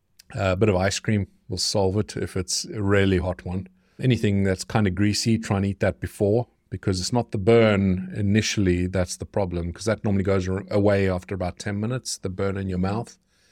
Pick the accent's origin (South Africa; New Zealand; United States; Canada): South Africa; I'm South African, so barbecues or braaiing, what we call a barbecue, that's like our life.